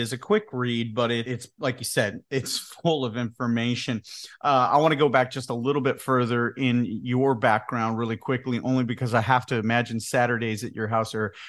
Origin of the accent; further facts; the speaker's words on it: West Coast, United States; But I grew up on the West Coast watching college basketball.